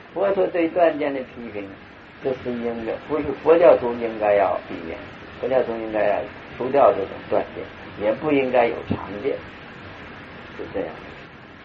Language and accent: Chinese; Hong Kong; now in United States; 我是在美国常住的，师父是华侨嘛，现在来说你也可以说我是华侨，也可以这么说，不过我是从香港去的。